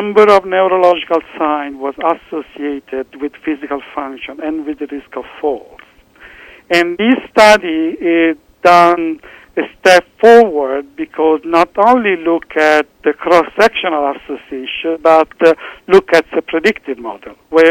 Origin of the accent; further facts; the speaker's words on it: Italy; English is a second language; now in Baltimore, United States; From my accent, that I'm Italian, but I've been working at NIH for 5 years, and in Baltimore